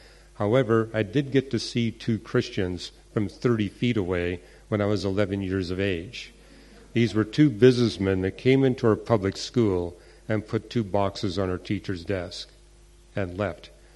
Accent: Canada; As you heard, I'm Canadian. I was not raised in a Christian home.

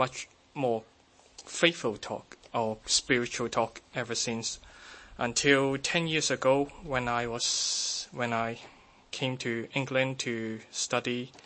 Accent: Hong Kong; I didn't come from a Christian home, but when I grew up in Hong Kong, I lived in Hong Kong before

